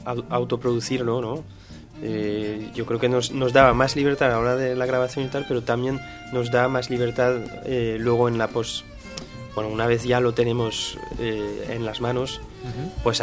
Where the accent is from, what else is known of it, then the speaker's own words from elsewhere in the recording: Brittany, France; De la Bretaña. Noroeste, sí, de Bretaña.